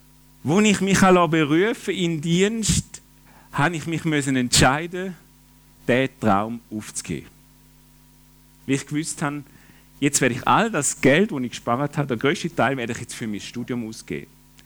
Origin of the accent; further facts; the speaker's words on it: Baden-Württemberg, Germany; Ich bin auch im Land ähnlich dem Bodensee aufgewachsen, im Land der Sparer und Häuslebauer.